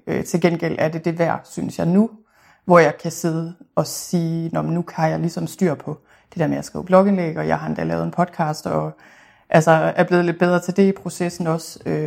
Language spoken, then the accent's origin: Danish; North Denmark Region, Denmark; now in Bagsværd, Denmark; Altså, jeg er jo født og opvokset i Thy, kan jeg måske starte med at sige, som ligger i Nordvestjylland.